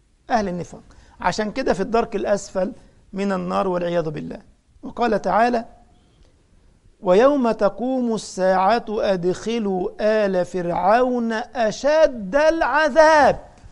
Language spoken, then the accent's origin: Arabic; Egypt; ده احنا عندنا في مصر يقول لك ده المصارين في البطن بتتخانق، صح؟